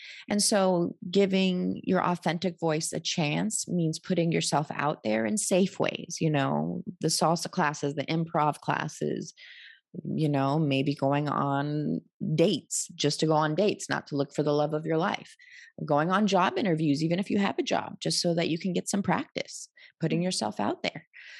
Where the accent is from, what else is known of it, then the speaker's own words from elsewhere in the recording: New York City, New York, United States; moved away; that was the big thing when I left New York. My identity was, I'm a New Yorker and I'm the founder of this nonprofit.